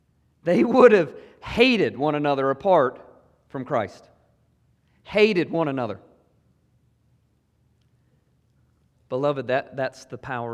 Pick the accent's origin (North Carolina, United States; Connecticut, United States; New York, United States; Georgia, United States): Georgia, United States; You're from Philly. I'm from South Georgia.